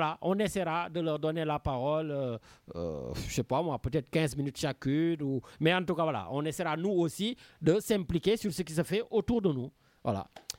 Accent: Senegal; En tant que Sénégalais, j'ai retourné ma veste

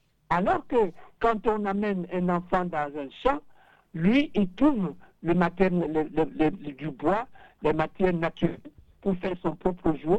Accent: Cameroon; Je suis du Cameroun, mais je suis né à 600 km de la ville, dans un tout petit village où la voiture y vient une fois par mois.

